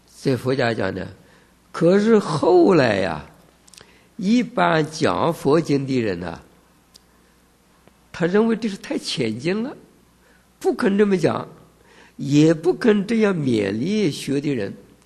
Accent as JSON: {"language": "Chinese", "country": "China", "said": "我们是中国人"}